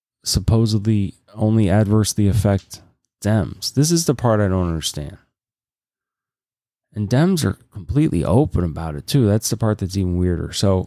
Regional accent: the South, United States; And by the way, I grew up in the South.

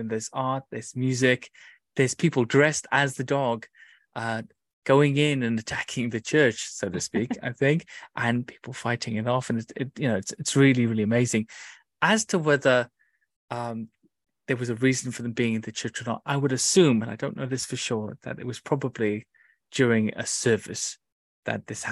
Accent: England, United Kingdom; We're still English. We're still civilized, you know, and it's right.

